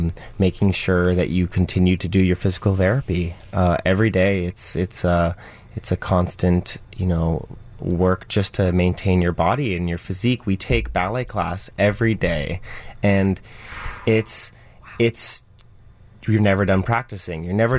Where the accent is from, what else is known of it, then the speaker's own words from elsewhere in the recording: San Francisco, California, United States; I'm from San Francisco.